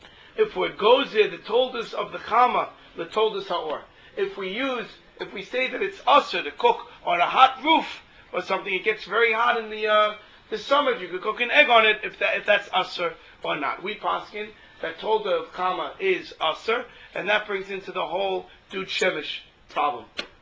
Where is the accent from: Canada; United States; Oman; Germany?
United States; I said, I'm an American. I take a shower every day.